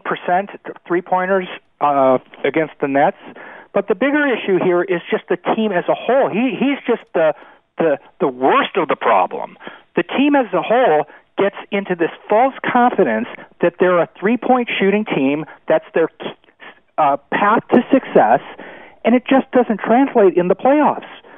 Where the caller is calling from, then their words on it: Boston, Massachusetts, United States; Yeah, I'm calling from Boston